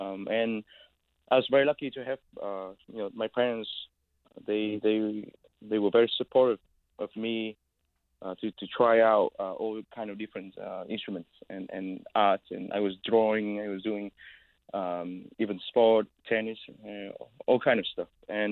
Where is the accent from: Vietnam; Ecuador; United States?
Vietnam; Of course, I'm coming from Vietnam, and I'm so interested in Vietnamese guitar music.